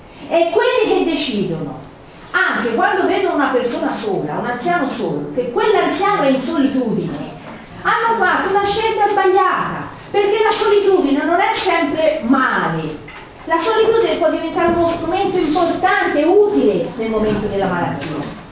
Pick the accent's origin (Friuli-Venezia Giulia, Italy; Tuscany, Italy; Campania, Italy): Tuscany, Italy; io insomma sono toscana, sono operata in Toscana